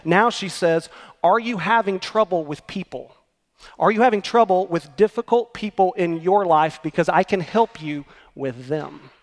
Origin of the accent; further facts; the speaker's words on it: Oklahoma, United States; This past week, throughout my home state of Oklahoma, tornadoes ripped across the state on Monday.